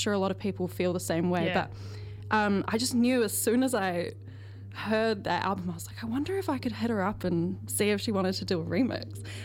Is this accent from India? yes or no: no; Malta; I'm from Malta, and it's about summers there.